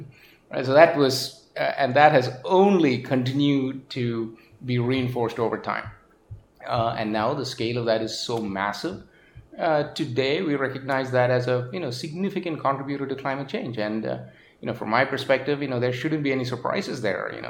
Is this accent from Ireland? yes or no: no; India; I grew up in India, I was doing my undergraduate there